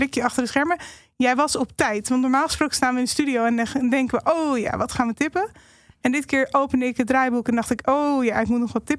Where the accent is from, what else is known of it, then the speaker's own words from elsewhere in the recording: Netherlands; moved away; Maar dat komt omdat ik in mijn jeugd, ik heb … wel even meegemaakt, maar daarna ben ik uit Nederland verhuisd.